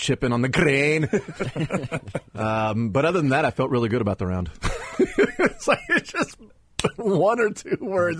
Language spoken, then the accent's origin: English; Sweden; English is a second language; Where are you from again? Oh, I'm a Red Raider. I went to Texas Tech. Well, but where originally? Sweden.